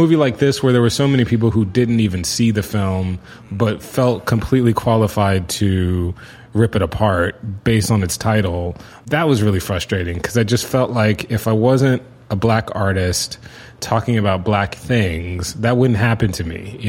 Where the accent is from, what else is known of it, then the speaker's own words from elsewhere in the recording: United States; Because, you know, I'm an American consumer.